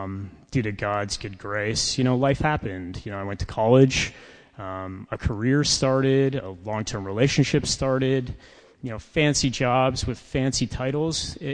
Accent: Toronto, Ontario, Canada; I grew up just outside of Toronto in a remarkably unremarkable middle-class house.

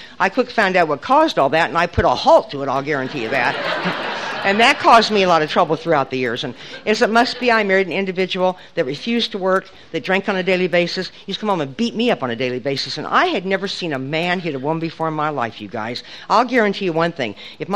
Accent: Nebraska, United States; when I was growing up in Nebraska, there just was not a lot of drugs on the street.

